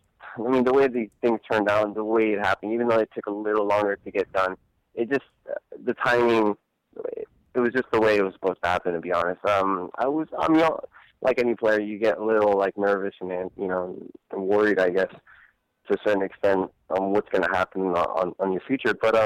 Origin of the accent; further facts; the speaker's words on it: California, United States; You know, I'm from California, obviously. I'm from up north.